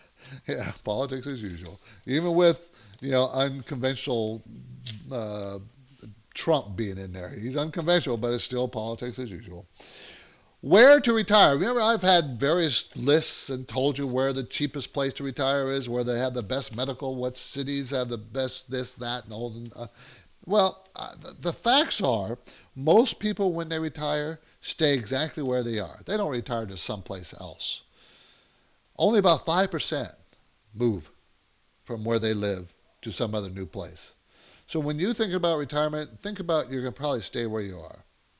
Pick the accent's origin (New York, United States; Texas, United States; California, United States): California, United States; Chula Vista; Yeah, I was raised there. I think I told you I was raised there in Chula Vista, actually.